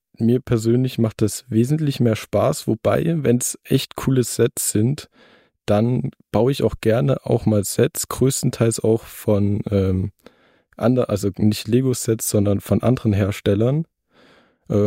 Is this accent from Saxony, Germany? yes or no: yes; Saxony, Germany; ich bin 18 Jahre alt und … ich komme auch aus Sachsen.